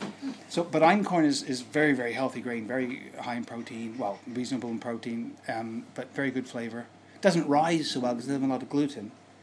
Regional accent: Ontario, Canada; born there; moved away as an adult; I was born in Ontario, in a small French village in the south of Ontario, but I moved here 30 years ago, so I'm a dual citizen now

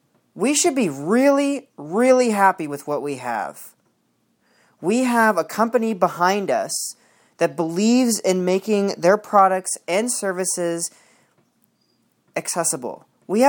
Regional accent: Canada; Because I'm not even an American; I'm Canadian.

